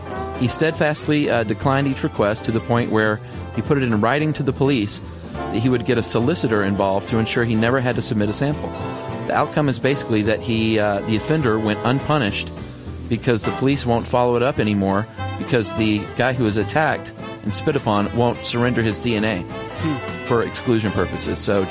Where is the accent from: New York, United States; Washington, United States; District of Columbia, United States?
Washington, United States; Yakima; now in United Kingdom; I am from Yakima, Washington, but I've lived in the UK for the last decade.